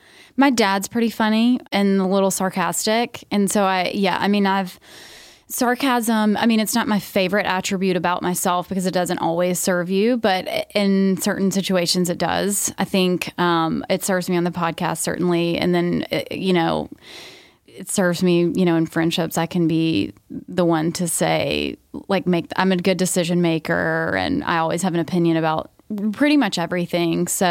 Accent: Georgia, United States; I grew up in Georgia. Okay. So even worse.

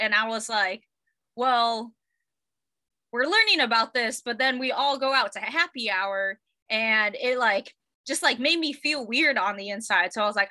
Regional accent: Ohio, United States; also born or lived in Colorado; now in San Diego, United States; I'm actually from Ohio. and then moved out to Colorado, started getting into adventures

